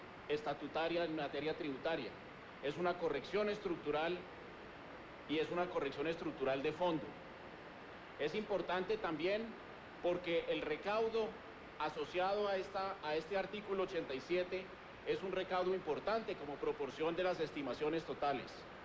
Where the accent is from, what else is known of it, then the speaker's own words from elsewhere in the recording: Colombia; Me siento orgulloso como colombiano